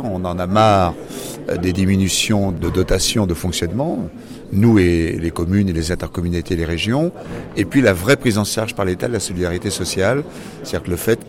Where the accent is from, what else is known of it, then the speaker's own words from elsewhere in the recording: Nouvelle-Aquitaine, France; Nous sommes des Girondins, nous pensons que ce qu'on fait de bien, on le fait sur le terrain.